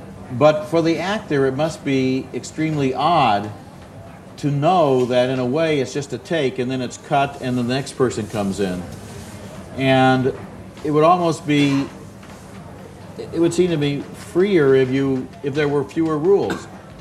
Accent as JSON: {"language": "English", "town": "Chicago", "region": "Illinois", "country": "United States", "said": "Nobody had heard of me. I was from Chicago, which, you know, and so forth and so on."}